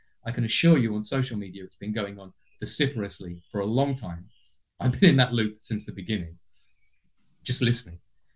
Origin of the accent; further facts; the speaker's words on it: United Kingdom; I'm being facetious as a Brit